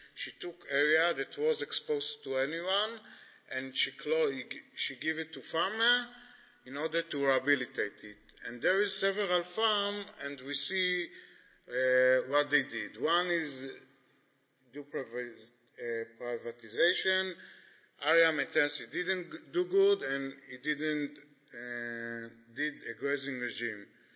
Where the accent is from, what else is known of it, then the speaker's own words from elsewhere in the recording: Israel; English is a second language; I come from Israel.